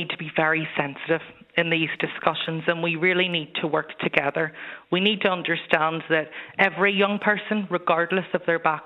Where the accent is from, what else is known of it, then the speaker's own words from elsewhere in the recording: Belfast, Northern Ireland, United Kingdom; I come from South Belfast, and I was really lucky to have been able to attend an integrated school, which is a cross-community school in Northern Ireland